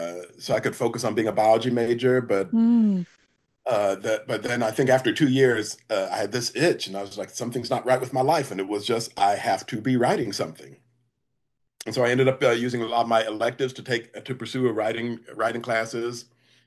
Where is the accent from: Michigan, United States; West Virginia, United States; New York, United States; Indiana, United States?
Indiana, United States; Franklin; also born or lived in London, England; So I was actually born in London, and then we moved to America when I was young. I was 6 years old. So I moved from London, England, to that booming metropolis known as Franklin, Indiana.